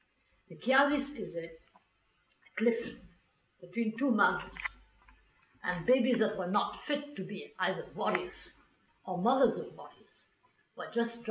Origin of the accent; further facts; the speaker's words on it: France; But I was born in France, in democratic France. I was allowed to grow up. I was the only child.